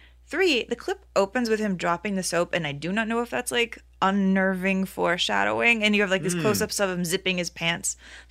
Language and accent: English; Texas, United States; Like, you know, I'm a Texan.